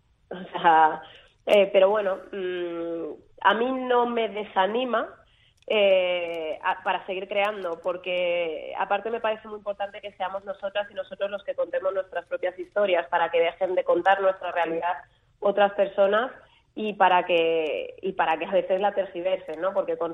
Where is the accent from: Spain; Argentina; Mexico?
Spain; Alcorcón, Community of Madrid; ¿De dónde eres … ? De España, ya, pero ¿de dónde? De Madrid, ya, pero ¿de dónde? De Alcorcón.